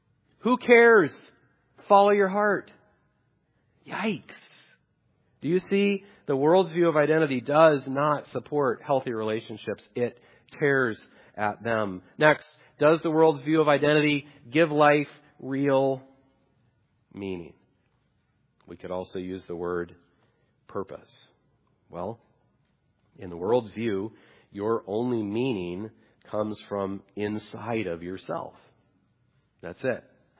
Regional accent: United States; I am an American.

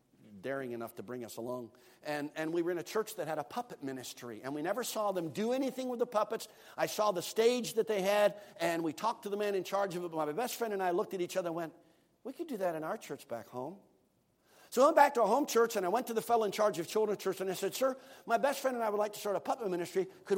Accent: United Kingdom; as a British preacher I like to listen

